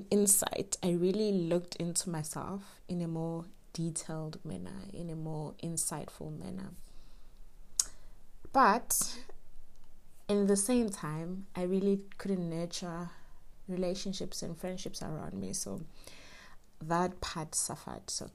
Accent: Soweto, Gauteng, South Africa; So growing up in Soweto, my pyramids were kind of limited.

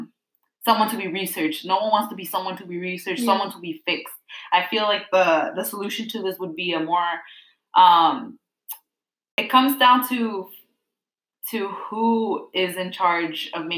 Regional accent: Watsonville, California, United States; or I come from Watsonville, California, and that's a very agricultural community. My parents work in the fields

